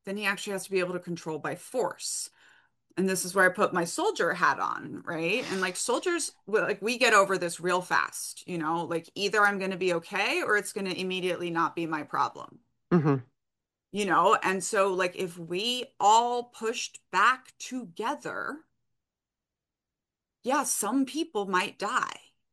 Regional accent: Brazil; I grew up in Brazil right after the end of the military dictatorship.

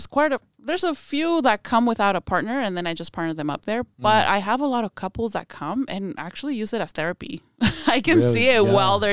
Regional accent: Guadalajara, Jalisco, Mexico; So even though we're from Guadalajara, we have the music taste of people from Mexico City. So I have family members from Mexico City

